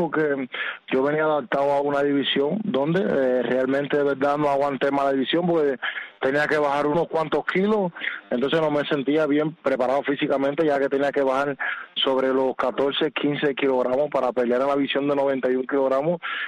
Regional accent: Cuba; como buenos cubanos que somos.

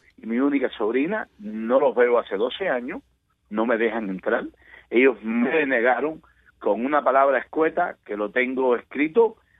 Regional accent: Cuba; moved away; Y es un derecho mío a entrar y salir de mi país. Y, mejor dicho, la tiranía que manda en mi país ha secuestrado mis derechos y no me deja entrar. Yo llevo 12 años acá

